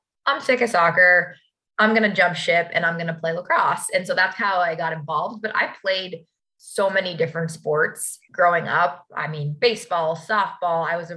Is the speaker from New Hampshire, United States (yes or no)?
yes; New Hampshire, United States; I am originally from New Hampshire, so that is my roots. I grew up in New England for 18 years, and I went to UVA.